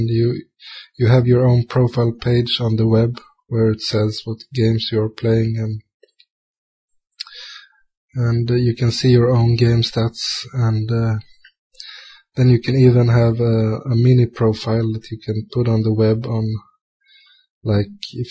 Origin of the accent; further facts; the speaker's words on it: Sweden; English is a second language; Well, personally or privately, I'm from Sweden, and I'm a civil engineer